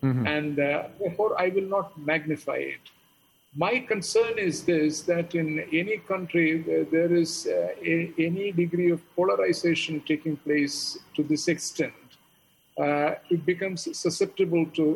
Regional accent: Kerala, India; I'm from Kerala. In fact, I'm speaking from Kerala.

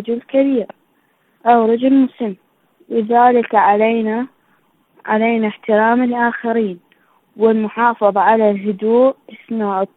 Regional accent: Iraq; من العراق.

